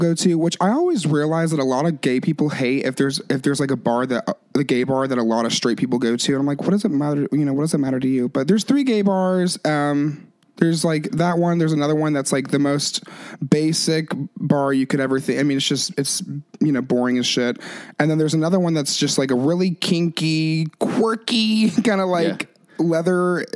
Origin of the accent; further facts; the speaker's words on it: Tennessee, United States; now in Omaha, United States; No, I'm from Tennessee, but I live in Omaha, Nebraska currently.